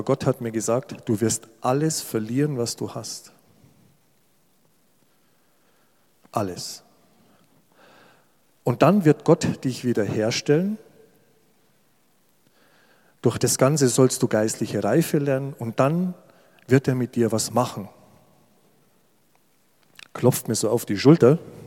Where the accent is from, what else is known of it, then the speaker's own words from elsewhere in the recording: Berchtesgaden, Bavaria, Germany; moved away as an adult; now in Hainichen, Germany; Wir leben jetzt in Hainichen. Ich komme ursprünglich aus Bayern, aus Berchtesgaden, da ganz im Süden unten. Und ich bin seit 1990 hier in Hainichen. Als junger Mensch bin ich hier rübergekommen. Ich war so, ja, 22.